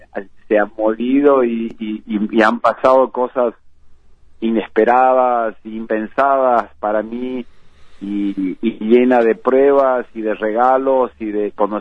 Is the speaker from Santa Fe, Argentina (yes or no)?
no; Apóstoles, Misiones, Argentina; now in Buenos Aires, Argentina; Vivo hace más de 30 años en la ciudad de Buenos Aires porque yo salí de Apóstoles Misiones a fines de los, durante el año 88 y durante el 89 es como que me quedé aquí